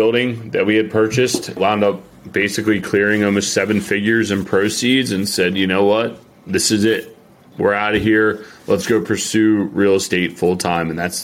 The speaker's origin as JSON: {"language": "English", "region": "Pennsylvania", "country": "United States", "tie": "born or raised there", "said": "Because we grew up outside of Philadelphia together."}